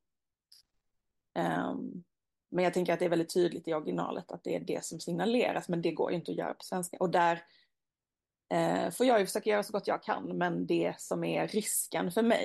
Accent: Skåne, Sweden; jag är ju från Skåne, så jag tänker att vissa ord som jag tycker är normala är uppenbarligen inte det för en av mina redaktörer som är från Västerbotten.

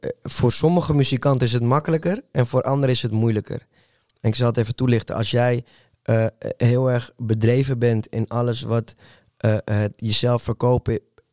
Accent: Amsterdam, North Holland, Netherlands; also born or lived in Chile; Dus ik ben evenveel Chileen als dat ik Amsterdammer ben.

